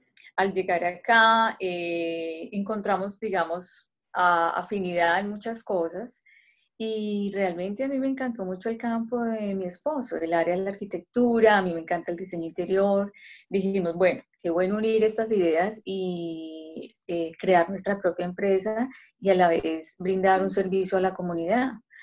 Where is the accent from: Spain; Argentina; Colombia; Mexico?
Colombia; moved away as an adult; now in New York, United States; Nosotros somos colombianos. Yo llegué a Nueva York hace 20 años con un propósito de aprender otro idioma, de abrir mis horizontes.